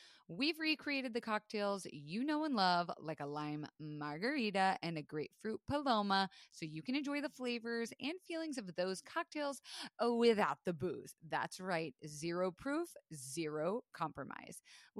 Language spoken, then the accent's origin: English; Florida, United States; growing up in Florida, I mentioned I watched that happen and kill people